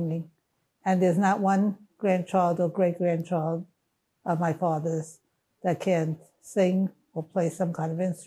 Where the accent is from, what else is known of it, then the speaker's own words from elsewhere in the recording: Brooklyn, New York, United States; Brooklyn, Bensonhurst.